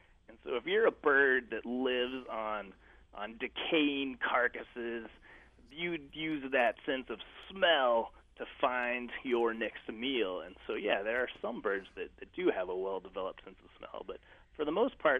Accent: Wyoming, United States; I grew up in Wyoming, and so, you know, that's one of those old cowboy legends, and I remember my uncles talking about sleeping out under the stars

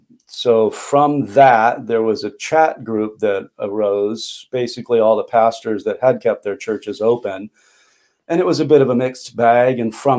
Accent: Long Beach, California, United States; I was brought up in Long Beach, California, was not a believer, did 4 years in the U.S. Air Force.

